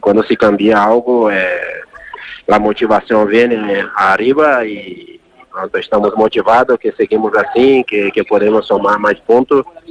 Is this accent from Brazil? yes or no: yes; Brazil; Spanish is a second language; moved away; para mí, que vengo de Brasil, de una origen muy humilde, mi familia, mis padres, son personas muy humildes